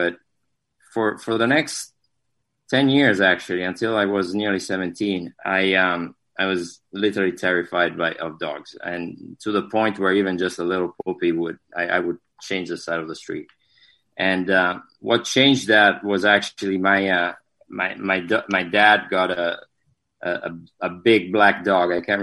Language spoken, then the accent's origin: English; Italy; now in United States; But I was born and raised in Italy, moved to the U.S. 15 years ago with a big liquor business.